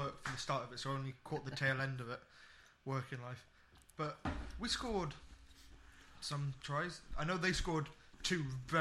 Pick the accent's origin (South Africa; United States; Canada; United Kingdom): United Kingdom; Doncaster, Yorkshire and the Humber; born there; rocking up in Doncaster, represent.